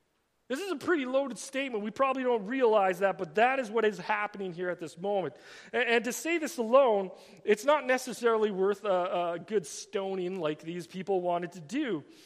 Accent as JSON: {"language": "English", "country": "Canada", "said": "we all kind of stood behind that proudly and were like, \"Yeah, I am Canadian, right on."}